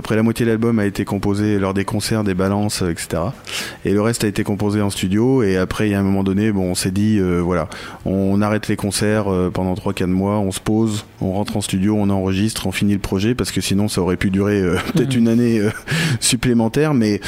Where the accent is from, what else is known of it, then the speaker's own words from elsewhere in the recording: Écoyeux, Nouvelle-Aquitaine, France; je suis d'Écoyeux, donc un groupe voilà, plutôt local.